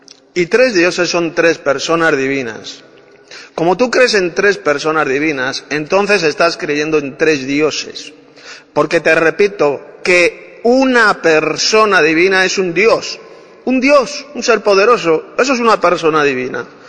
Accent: Madrid, Community of Madrid, Spain; de Madrid, España.

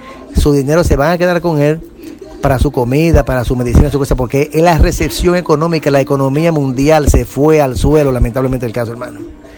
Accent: Dominican Republic; Y en el país, aquí donde yo vivo, donde yo soy, República Dominicana

